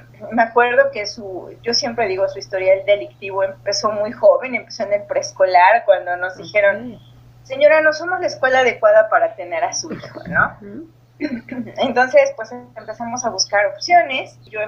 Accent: Atempan, Puebla, Mexico; soy originaria del estado de Puebla, soy de un pequeño pueblito llamado Atempan, que está ya pegado a los límites con Veracruz.

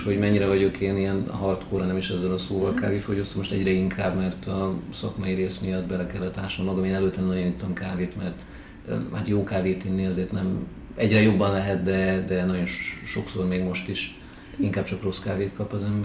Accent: Budapest, Hungary; pesti vagyok.

